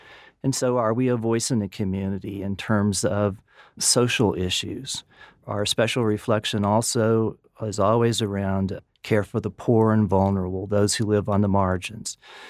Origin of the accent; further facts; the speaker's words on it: Gainesville, Florida, United States; now in West Texas, United States; I was born in Gainesville, Florida, except for a few years when I was undergraduate at LSU in Baton Rouge. I've been a Floridian all my life.